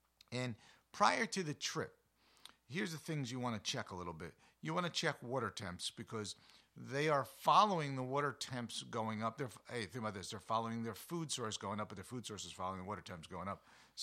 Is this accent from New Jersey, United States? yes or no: yes; New Jersey, United States; I grew up in Jersey a million years ago.